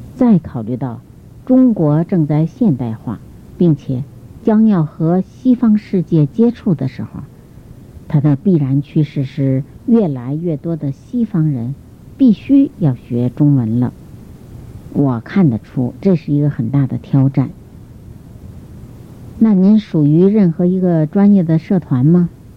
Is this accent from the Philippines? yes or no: yes; Philippines; moved away; also born or lived in Quanzhou, China; 我是在中国福建省的泉州出生的。我3岁左右，我们全家搬到菲律宾，我是在那边长大的。